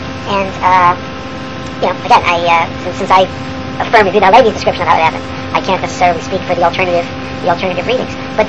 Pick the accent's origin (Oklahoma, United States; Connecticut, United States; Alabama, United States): Connecticut, United States; Hartford; You know, Mark Twain is a landsman of mine. I grew up in Hartford, Connecticut